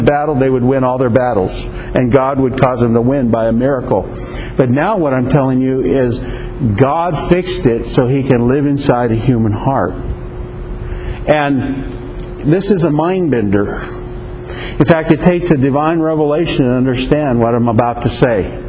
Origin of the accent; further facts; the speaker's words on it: United States; Yes, I'm an American. Yes, I'm a human being.